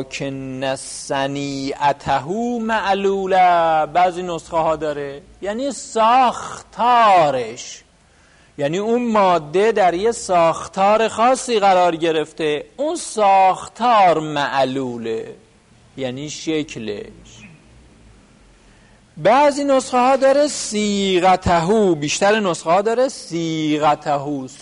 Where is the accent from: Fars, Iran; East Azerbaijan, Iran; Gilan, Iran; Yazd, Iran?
Yazd, Iran; البته ما هم یزدی هستیم.